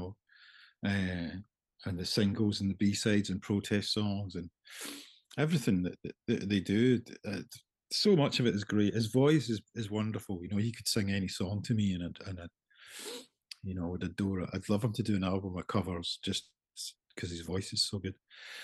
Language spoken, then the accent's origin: English; Irvine, Scotland, United Kingdom; one of the first gigs he did was in my hometown in Irvine on the west coast of Scotland.